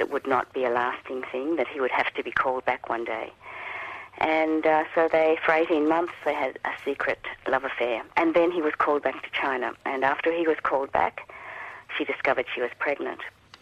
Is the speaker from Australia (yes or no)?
yes; Melbourne, Victoria, Australia; I did. I grew up in Melbourne.